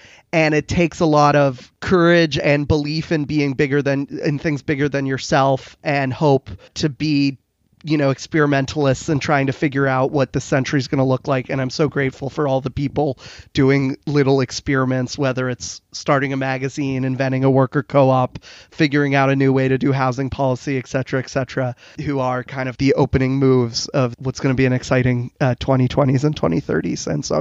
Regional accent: Virginia, United States; Virginia, I'm from Virginia. I'm a localist, as people who know me know.

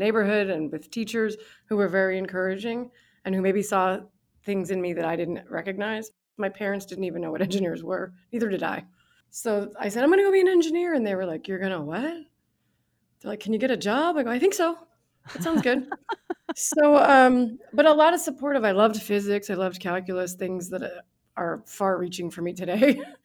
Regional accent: New Jersey, United States; moved away as an adult; also born or lived in New York City, United States; now in Seattle, United States; I was raised in New Jersey. And from there, I went to school at Lehigh University in Pennsylvania and made my way cross country to Seattle, where I live now.

